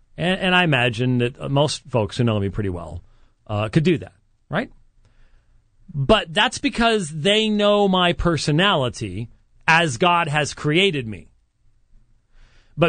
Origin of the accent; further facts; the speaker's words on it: Scotland, United Kingdom; I would never make a good charismatic because I'm Scottish, and Scotsmen tend to be, pretty boring at times.